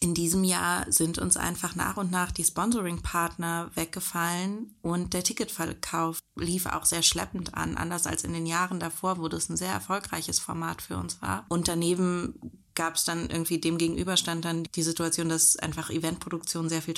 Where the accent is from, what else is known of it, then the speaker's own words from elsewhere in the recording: Berlin, Germany; ich bin 37 Jahre alt, bin Berlinerin und lebe mit meinem Partner und meinem einjährigen Sohn und meinem fast 15-jährigen Dackel in Kreuzberg.